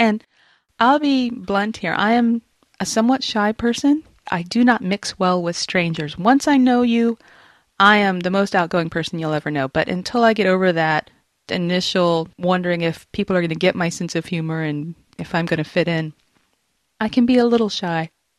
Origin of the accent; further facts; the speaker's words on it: Jackson, Mississippi, United States; I grew up in the Deep South in Jackson, Mississippi. The women in the South are taught to be very competitive with other women.